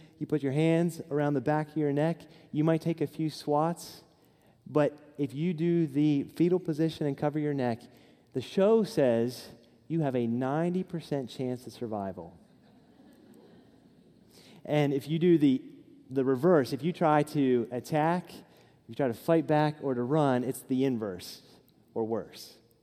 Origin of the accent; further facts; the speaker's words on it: United States; Growing up in Fulton County, I thought, this is a little bit like Fulton County.